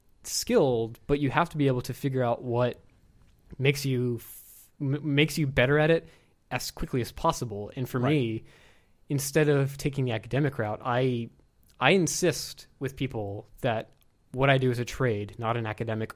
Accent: Baltimore, Maryland, United States; now in Atlanta, United States; I'm from Baltimore.

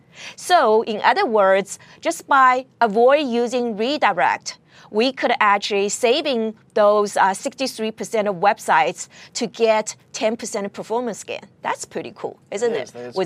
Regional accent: California, United States; You may actually maybe go through California. that's actually where my hometown is. I'm actually based in Silicon Valley.

